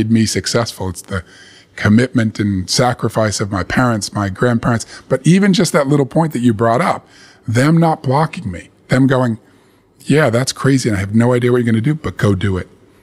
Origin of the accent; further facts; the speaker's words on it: Massachusetts, United States; a university college fair where everyone was represented in Boston, which is 20 miles from my hometown